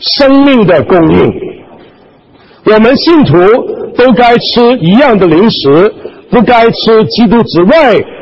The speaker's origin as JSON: {"language": "Chinese", "region": "Guangdong", "country": "China", "said": "我们广东人呢一天呢啊7顿啊七餐啊"}